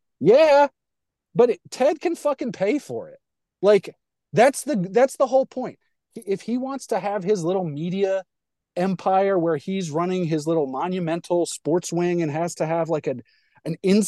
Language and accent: English; Virginia, United States; I grew up in Northern Virginia. I grew up in the area.